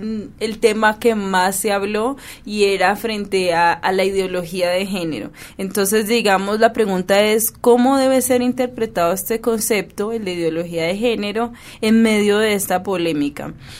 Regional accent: Colombia; somos una sociedad colombiana homofóbica

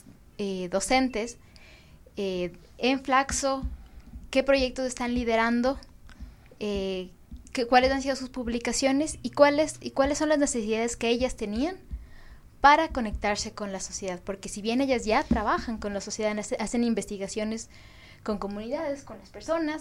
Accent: Ibarra, Imbabura, Ecuador; soy de Ibarra y estoy súper contenta de estar acá

